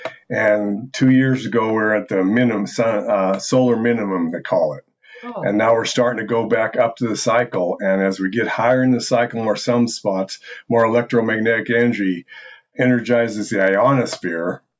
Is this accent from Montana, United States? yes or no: yes; Butte, Montana, United States; now in Pocatello, United States; I'm originally from Butte, Montana. I moved down here about 35 years ago or so, in Pocatello, Idaho